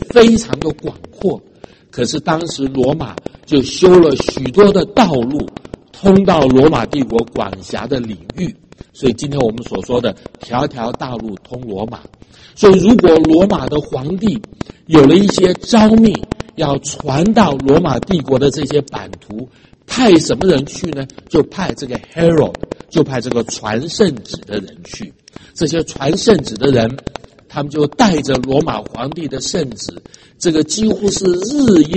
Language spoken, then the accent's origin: Chinese; southern Taiwan, Taiwan; 我在台湾的南部长大